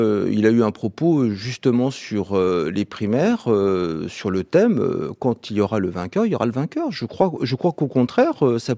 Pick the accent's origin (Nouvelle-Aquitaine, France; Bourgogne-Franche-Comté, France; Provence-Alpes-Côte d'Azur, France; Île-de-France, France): Île-de-France, France; Alfortville; moi qui suis un enfant de la banlieue, je vis, je travaille, je suis né à Alfortville, je suis le maire d'Alfortville